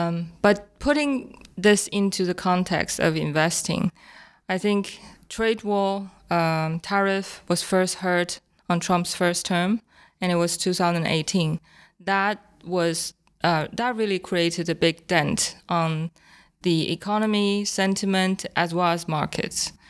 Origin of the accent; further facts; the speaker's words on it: China; I was born and raised in China.